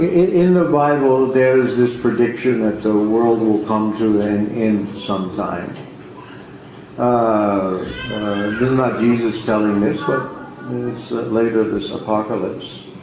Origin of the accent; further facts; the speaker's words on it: Oklahoma, United States; also born or lived in Texas; But when I was a child, I spent part of my time growing up in the Southwest, Oklahoma and Texas.